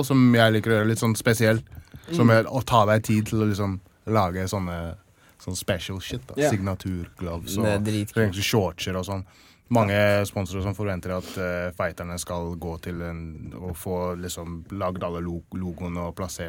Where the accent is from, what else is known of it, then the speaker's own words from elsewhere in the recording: England, United Kingdom; Norwegian is a second language; now in Norway; jeg har oppvokst i England, derfor norsken min ikke så bra